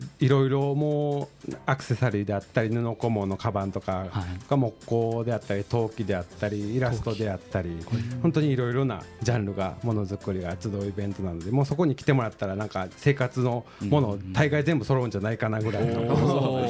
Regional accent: Kyoto, Japan; 僕はですね京都生まれ京都育ちでこの京都という場所がすごく好きで

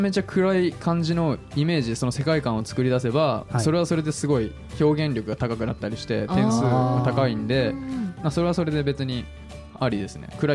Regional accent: Hokuriku, Japan; 僕も北陸出身なんで、あの北陸とかは全然ないんですよダブルダッチが。

